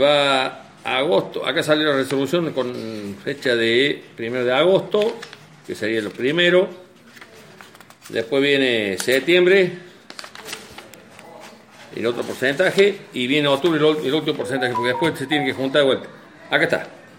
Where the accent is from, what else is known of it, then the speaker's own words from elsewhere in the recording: Etruria, Córdoba, Argentina; Yo soy de Etruria, mi zona, el subdelegado de La Laguna